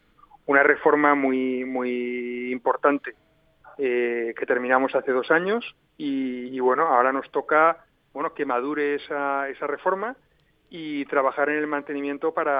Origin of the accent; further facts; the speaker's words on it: Valencian Community, Spain; yo si me pusiera en los zapatos del jugador valenciano, como valenciano que soy